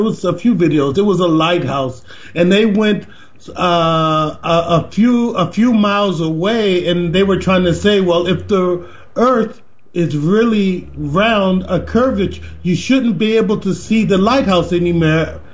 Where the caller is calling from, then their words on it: Germany; I'm calling from Germany. I'm ex-military. I was used to work on the Persian missiles and stayed over here.